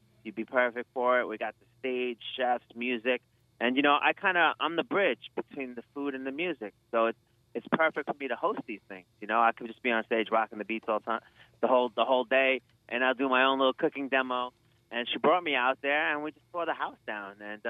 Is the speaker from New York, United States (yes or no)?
yes; New York, United States; New York.